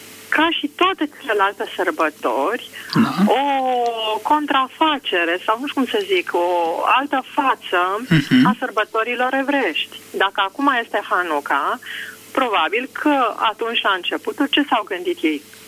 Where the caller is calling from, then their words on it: Bucharest, Romania; din București.